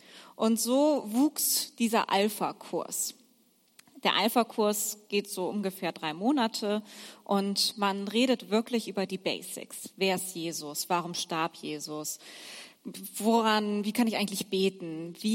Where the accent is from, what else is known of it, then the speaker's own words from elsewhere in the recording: Hamburg, Germany; Ich komme aus Hamburg, bin dort geboren und aufgewachsen, bin aber wirklich sehr viel unterwegs in Deutschland